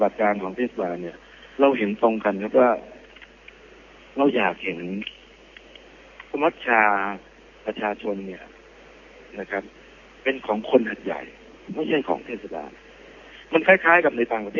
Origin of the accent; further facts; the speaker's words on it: Narathiwat, Thailand; also born or lived in Hat Yai, Thailand; ผมเกิดกระจายแต่ผมไปโตที่นราธิวาสนะครับแล้วก็กลับมาทำงานที่นี่ครับแต่ว่าพื้นเพเป็นคนหาดใหญ่นะก็ต้องบอกว่าเป็นคนหาดใหญ่นะครับ